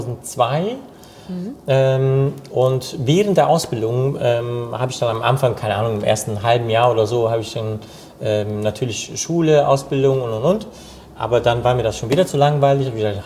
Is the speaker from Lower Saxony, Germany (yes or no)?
no; Cologne, North Rhine-Westphalia, Germany; Ich bin hier in Köln geboren und groß geworden, aufgewachsen, ne? Und auch für einen Italiener auch 1,80 gewachsen, ja.